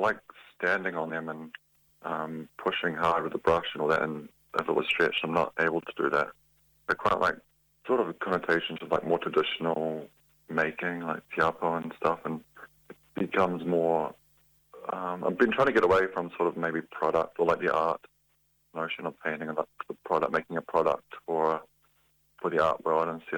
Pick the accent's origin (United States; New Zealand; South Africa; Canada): New Zealand; Auckland; now in Dunedin, New Zealand; I grew up in Auckland. I'm a painter. This year I moved down to Dunedin for the Francis Hodgkins Fellowship.